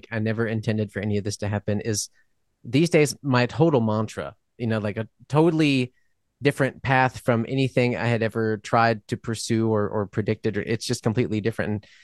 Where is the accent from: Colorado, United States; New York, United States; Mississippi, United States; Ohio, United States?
Mississippi, United States; also born or lived in New Orleans; but we also grew up in the South, like I was born in Mississippi and yeah. And then we lived in New Orleans for a long time.